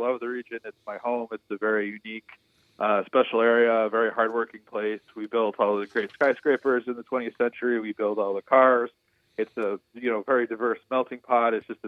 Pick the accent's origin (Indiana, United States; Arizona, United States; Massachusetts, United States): Indiana, United States; Highland; also born or lived in Hammond; I'm a region native. I was born in Hammond. I grew up in Highland. I decamped for a while.